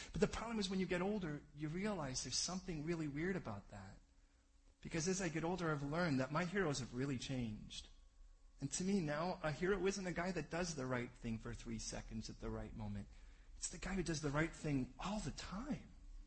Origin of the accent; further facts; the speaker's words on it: United Kingdom; It comes from being British.